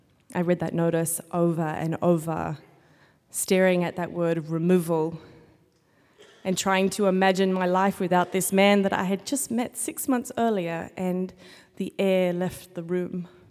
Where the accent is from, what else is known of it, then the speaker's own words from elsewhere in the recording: Australia; now in United States; Chuba is from Hungary. I am from Australia. When I meet Americans, the question is, where are you from?